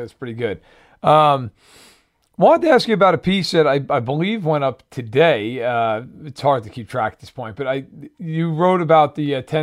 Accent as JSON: {"language": "English", "region": "New York", "country": "United States", "tie": "born or raised there", "said": "I feel like that's something you'd see like back where I grew up in New York"}